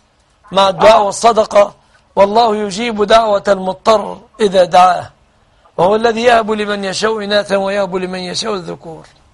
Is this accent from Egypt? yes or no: yes; Egypt; بلادنا مصر